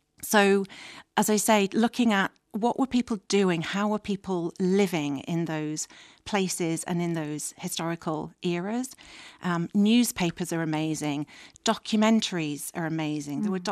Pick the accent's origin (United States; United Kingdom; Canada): United Kingdom; Yorkshire and the Humber; So growing up in Yorkshire, it was the movie that was on Christmas morning